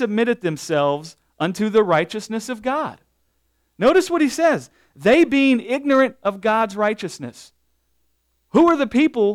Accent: the South, United States; I grew up in the South, and as a kid, that's all I heard was about be holy.

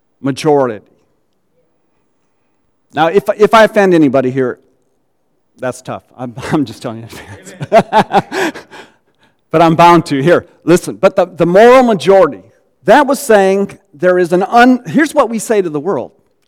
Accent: Gary, Indiana, United States; I grew up in Gary, Indiana. At the time, it was kind of like Detroit is now. It was a murder capital of the United States for years.

